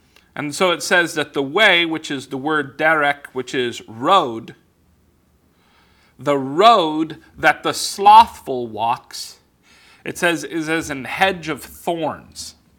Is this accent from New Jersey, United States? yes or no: no; Los Angeles, California, United States; I grew up in Los Angeles. The roads don't do that every year.